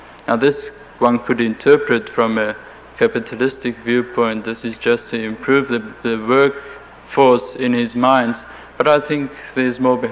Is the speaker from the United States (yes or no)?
no; Germany; first language German; English is a second language; They almost always hear that I am German from my accent, and I have never experienced any sentiment against myself